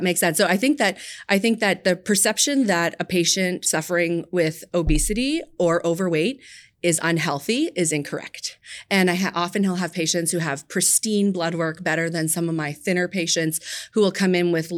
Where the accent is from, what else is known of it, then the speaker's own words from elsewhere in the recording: Toronto, Ontario, Canada; now in Buffalo, United States; So I'm originally from Toronto, and we decided to move.